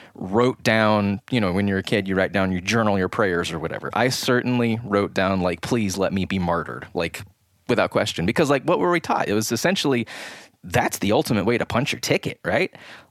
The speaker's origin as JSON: {"language": "English", "town": "Atlanta", "region": "Georgia", "country": "United States", "tie": "born there", "said": "So I was born in Atlanta, went to First Baptist Atlanta for a time"}